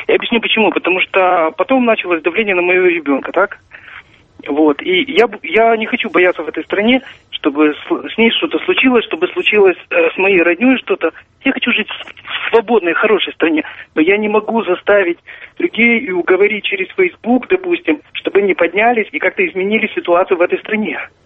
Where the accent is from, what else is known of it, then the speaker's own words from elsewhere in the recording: Odesa, Odesa Oblast, Ukraine; Я из Одессы.